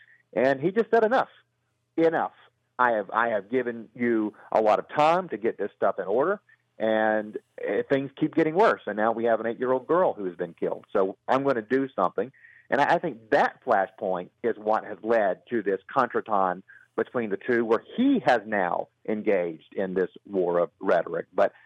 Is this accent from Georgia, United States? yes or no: yes; Brookhaven, Georgia, United States; and here in my hometown of Brookhaven, you see them taking steps to implement mask ordinances.